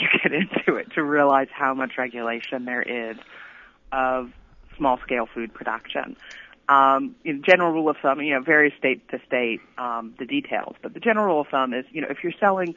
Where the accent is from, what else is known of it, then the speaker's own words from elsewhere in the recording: Texas, United States; I grew up in Texas. I'm a native Texan.